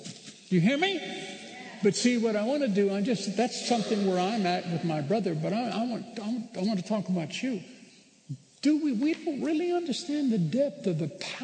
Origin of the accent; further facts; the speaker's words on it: Bakersfield, California, United States; this is a couple that pastor in my hometown of Bakersfield